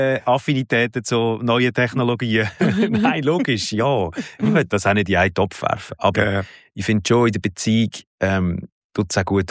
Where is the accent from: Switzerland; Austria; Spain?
Switzerland; Aargau; Ich als Aargauer würde es mit E schreiben.